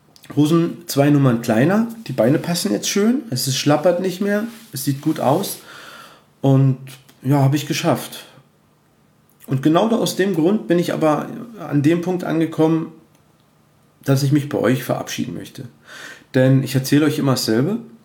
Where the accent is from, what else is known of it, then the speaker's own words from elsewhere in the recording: Cottbus, Brandenburg, Germany; now in Peitz, Germany; also ich wohne ja in Peitz, Tono, bei uns in Cottbus, wo ich arbeite und wo meine Heimatstadt ist